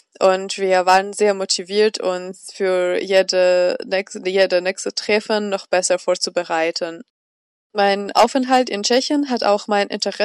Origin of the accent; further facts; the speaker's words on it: Georgia; German is a second language; moved away as an adult; now in Jena, Germany; bin ich vor 3 Jahren nach Jena als Erasmus-Studentin aus meinem Heimatland Georgien gekommen.